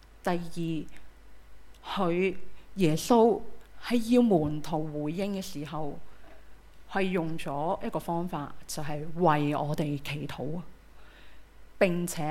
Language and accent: Chinese; Hong Kong; 其实我们香港人原来都很困苦